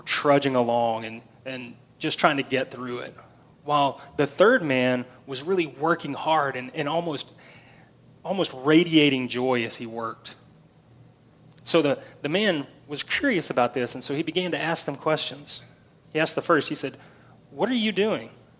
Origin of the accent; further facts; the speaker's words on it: Memphis, Tennessee, United States; I am from Memphis.